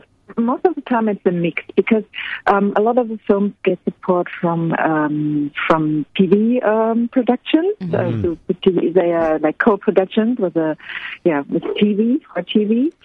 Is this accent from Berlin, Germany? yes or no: yes; Berlin, Germany; Well, I'm from Berlin, so there's a big difference between the big cities and the countryside.